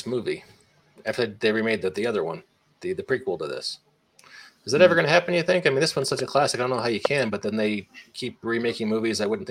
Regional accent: Indiana, United States; I grew up in Indiana, and by comparison, Kansas is like the Paris of the prairie.

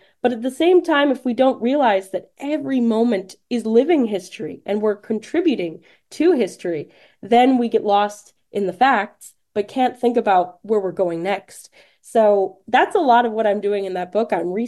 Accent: Detroit, Michigan, United States; first language French; So I really disentangle my experience as a Francophone growing up in Metro Detroit.

